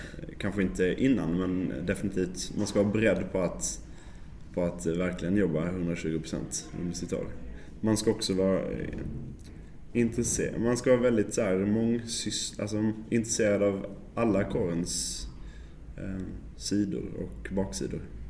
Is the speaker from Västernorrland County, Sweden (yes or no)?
no; Malmö, Skåne, Sweden; now in Stockholm, Sweden; jag flyttade upp från Malmö och kände inte en enda människa i Stockholm. Hade skaffat en lägenhet här.